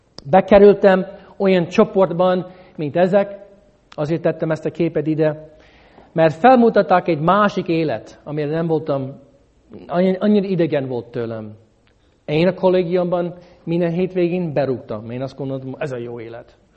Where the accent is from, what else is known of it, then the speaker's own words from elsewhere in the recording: Hungary; amikor ők hallották, hogy én magyar vagyok